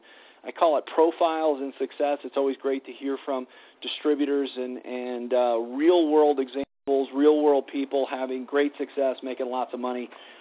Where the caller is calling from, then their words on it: Colorado, United States; I'm calling in from Colorado tonight.